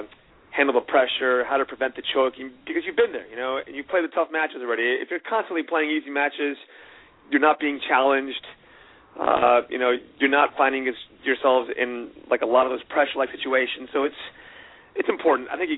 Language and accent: English; Miami, Florida, United States; I'm born and raised in Miami, Florida. Obviously, we have good weather down there, and I come from a tennis family.